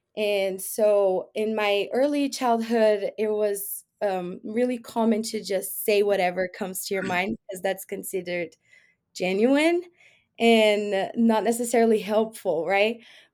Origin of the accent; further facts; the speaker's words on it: Brazil; it's hard to say, like, one way that growing up in Brazil has shaped my mindset